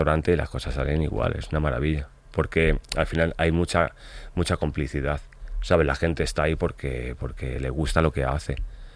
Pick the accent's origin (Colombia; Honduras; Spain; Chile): Spain; Madrid, Community of Madrid; Yo soy madrileño, y para mí Madrid tiene un nivel gastronómico que hay cosas muy arriba y cosas muy abajo, muy malas.